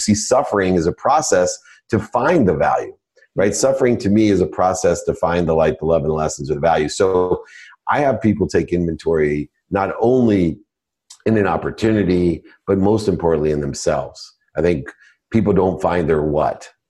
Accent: Akron, Ohio, United States; born there; I was born in Akron, Ohio, single mom, 6 kids, packed my dinner in a paper bag

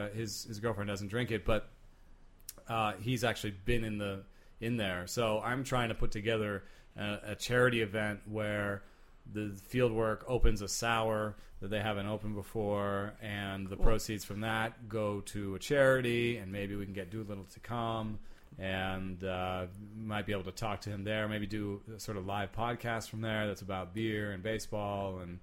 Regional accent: Jamaica; also born or lived in Germany; now in Palo Alto, United States; I grew up in Jamaica and Germany and places where we didn't have much money.

